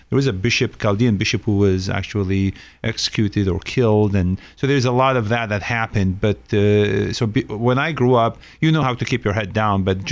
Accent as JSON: {"language": "English", "country": "Iraq", "tie": "born or raised there", "moved": "yes", "said": "I grew up before the fall of Saddam and left before"}